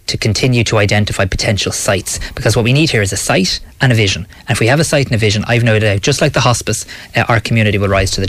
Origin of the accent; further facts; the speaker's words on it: Wicklow, County Wicklow, Ireland; I remember growing up in Wicklow and people knocking on doors, selling bricks for the hospice and cake sales and dance nights and race nights